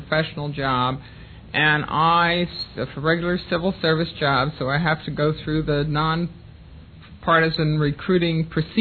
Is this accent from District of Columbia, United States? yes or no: yes; Washington, District of Columbia, United States; Maybe I ought to start by saying I'm the daughter of a career civil servant. That's how come I grew up in Washington.